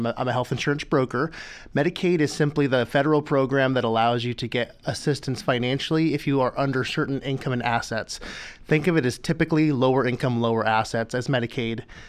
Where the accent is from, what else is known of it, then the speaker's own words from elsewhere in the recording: Montana, United States; moved away as an adult; now in Bellingham, United States; Sure. Yeah, so born and raised in Montana, moved to Washington State in 2008, went to school at Pacific Lutheran University.